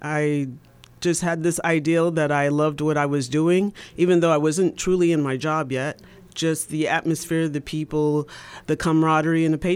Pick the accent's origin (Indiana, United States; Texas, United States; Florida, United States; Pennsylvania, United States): Pennsylvania, United States; Allentown; born there; Yes, I was born in Allentown, Pennsylvania, and I actually joined the military from Pennsylvania.